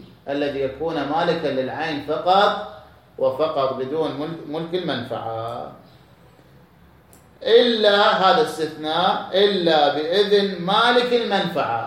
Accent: Iraq

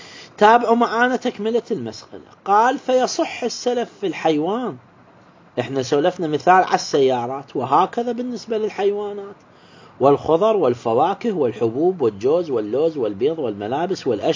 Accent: Iraq; إحنا عندنا بالعراق

